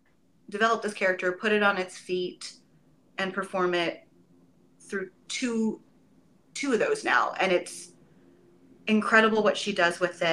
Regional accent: California, United States; she and I have been friends since we were teenagers. We grew up in Orange County together.

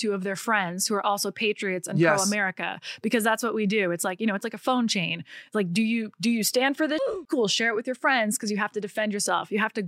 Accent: Canada; I'm Canadian, I know that.

